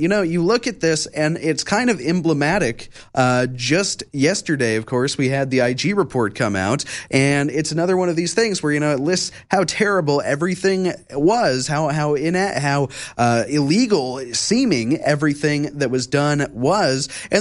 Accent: Wichita, Kansas, United States; I mean, I see this happen in my hometown, Wichita, Kansas, small city.

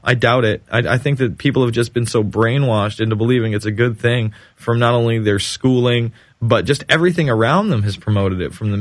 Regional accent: New York, United States; I'm not from New York City. I'm from upstate New York.

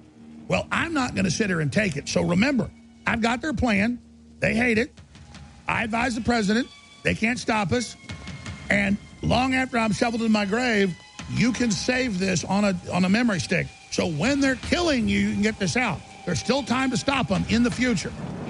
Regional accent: Dallas, Texas, United States; I grew up in Dallas and all the underground parking garages said, this is your nuclear fallout shelter.

